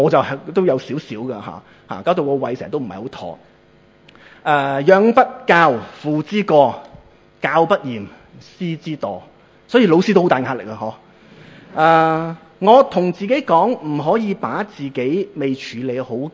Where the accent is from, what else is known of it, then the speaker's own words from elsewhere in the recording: Chaozhou, Guangdong, China; 我是一个潮州裔的家庭长大的潮州人